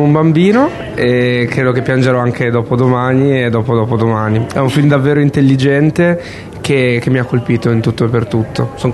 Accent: Liguria, Italy; sono liguri come me, come noi.

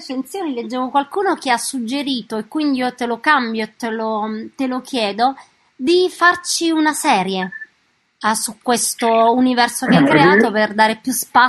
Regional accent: Naples, Campania, Italy; da napoletano

